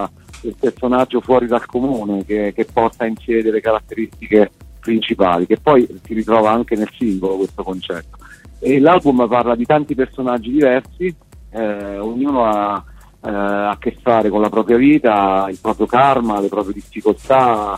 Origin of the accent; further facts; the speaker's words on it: Ascoli Piceno, Marche, Italy; siamo entrambi di Ascoli Piceno, nostra bellissima città